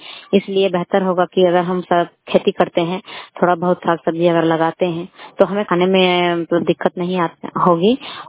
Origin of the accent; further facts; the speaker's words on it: Dhoda Kola, India; हमारे गांव में ढोड़ा कोला पंचायत में